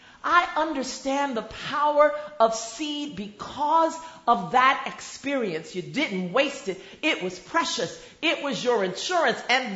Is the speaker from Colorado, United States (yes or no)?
no; East Chicago, Indiana, United States; born there; also born or lived in Oakland, California / Boston, Massachusetts; Beloved, you know that I was born in East Chicago, Indiana, and that I've lived in Oakland, California, and Boston, Massachusetts, and Aldi, Virginia